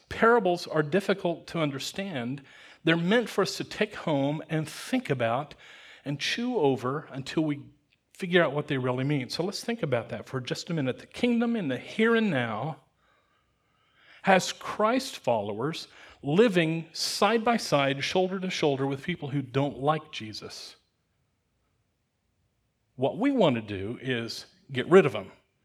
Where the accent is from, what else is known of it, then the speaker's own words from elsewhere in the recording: United States; Now, I grew up in America.